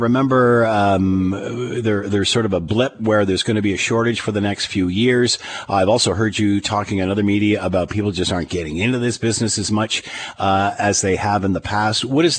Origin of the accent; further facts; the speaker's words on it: Markham, Ontario, Canada; we used to go to a Christmas tree farm out where I grew up near Markham and many years ago, and cut down our own tree.